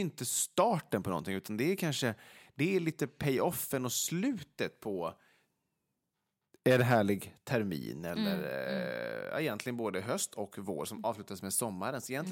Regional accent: Vegby, Västra Götaland County, Sweden; När vi åkte i Vegby då, där jag är uppvuxen. Där fanns ju ingen högstadieskola, utan det fanns ju inne i Ulricehamn.

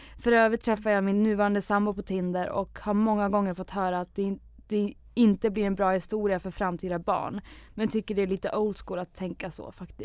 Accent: Västerås, Västmanland County, Sweden; nu när jag kommer från Västerås.

